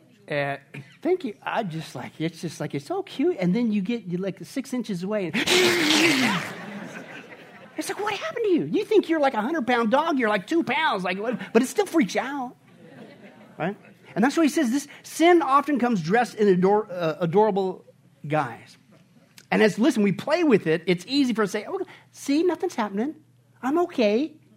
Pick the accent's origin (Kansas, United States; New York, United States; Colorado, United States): Kansas, United States; And I remember growing up in Kansas, because apparently this is what you do in Kansas.